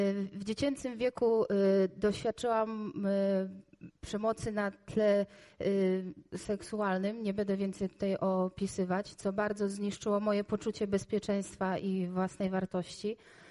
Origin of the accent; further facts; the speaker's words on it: Głogów, Lower Silesian Voivodeship, Poland; jestem z Głogowa, jestem dokładnie ze zboru od Andrzeja Góresza, zbór Słowo Życia